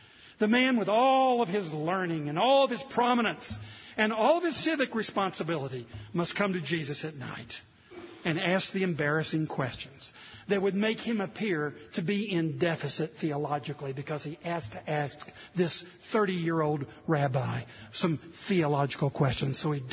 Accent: Southern United States, United States; That's what I would have said. I'm a Southerner. Can't help it.

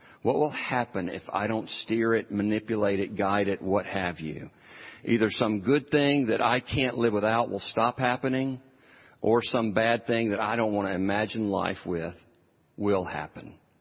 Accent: Starkville, Mississippi, United States; We both grew up in university towns. He's from Baton Rouge. I'm from Starkville.

